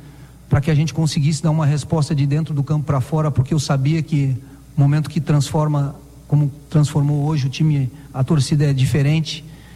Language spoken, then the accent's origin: Portuguese; Rio Grande do Sul, Brazil; eu sou da aldeia lá do Rio Grande do Sul, né?